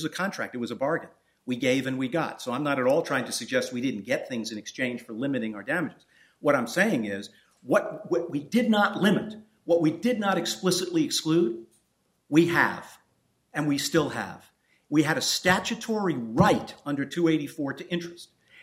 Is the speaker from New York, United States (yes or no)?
yes; New York City, New York, United States; born there; I was born in the Bronx